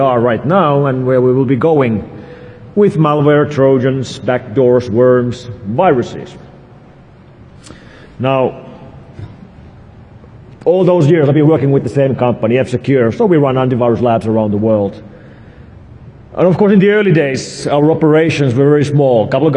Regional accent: Finland; I'm from Finland.

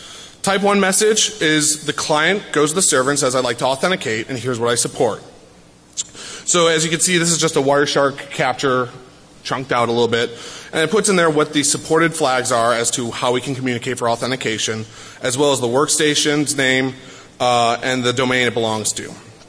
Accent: Chicago, Illinois, United States; And we're all from Chicago.

